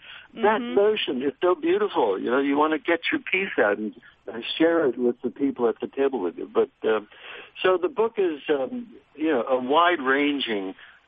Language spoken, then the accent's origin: English; Hempstead, New York, United States; now in California, United States; I'm also from Long Island. I was raised in Hempstead and know Huntington well, and you're part of the world.